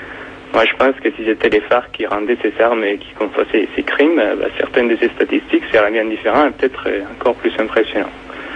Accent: Manizales, Caldas, Colombia; je suis colombien, je viens de la ville de Manizales, dans la cordillère centrale de la Colombie.

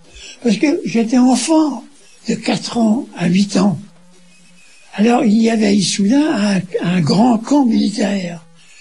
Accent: Amiens, Hauts-de-France, France; born there; Je suis né à Amiens le 10 décembre 1910. Mon père était chef de musique militaire.

